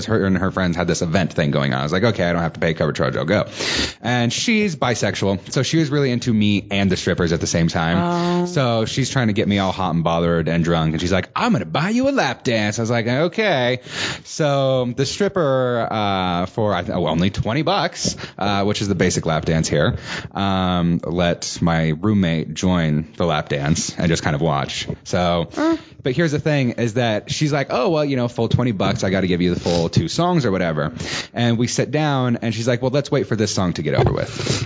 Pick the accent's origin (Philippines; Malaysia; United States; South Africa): United States; Redmond, Oregon; I grew up in Redmond, lived in Bend. Central Oregon is pretty much where I'm from.